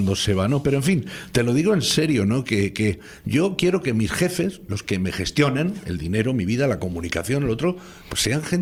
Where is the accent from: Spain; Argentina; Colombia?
Spain; Canary Islands; como ciudadano canario y español